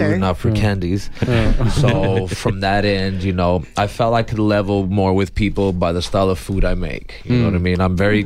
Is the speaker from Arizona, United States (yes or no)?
yes; Nogales, Arizona, United States; I'm born and raised in Nogales.